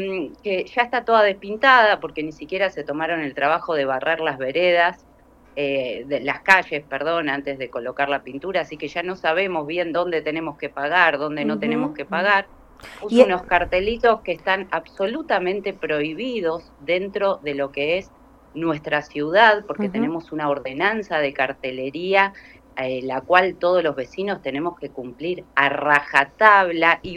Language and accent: Spanish; San Martín de los Andes, Neuquén, Argentina; born there; Yo soy nacida en San Martín de los Andes